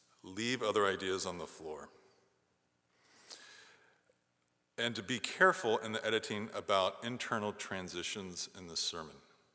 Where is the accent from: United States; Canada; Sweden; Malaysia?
United States; New York; it helped that I grew up on Long Island in a community filled with Italians who taught me how to use your hands when you talk.